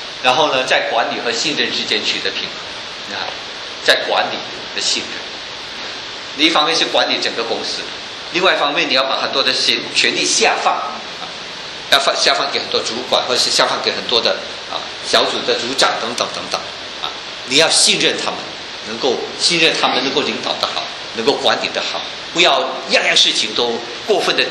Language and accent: Chinese; China; 你知道我们中国人是比较讲人治的